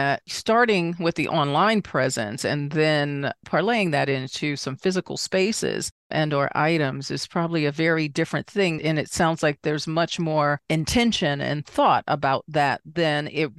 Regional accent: Washington, District of Columbia, United States; I'm originally from Washington, D.C.

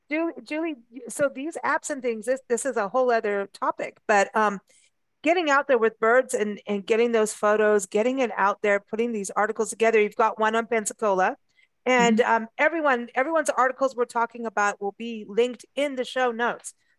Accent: Kenya; also born or lived in South Africa; growing up in Kenya and South Africa.

